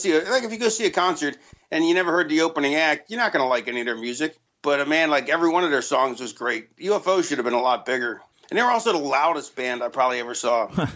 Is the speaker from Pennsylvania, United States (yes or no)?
yes; Philadelphia, Pennsylvania, United States; I grew up on Philly soul, because I'm from Philadelphia